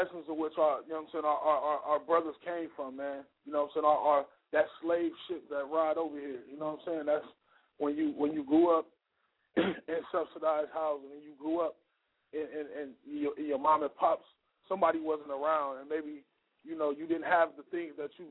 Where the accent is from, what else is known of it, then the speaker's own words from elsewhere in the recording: Akron, Ohio, United States; I'm from Akron, Ohio, born and raised, 330 represented to the fullest.